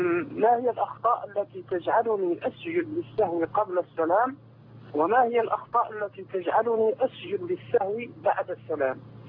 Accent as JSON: {"language": "Arabic", "country": "Egypt"}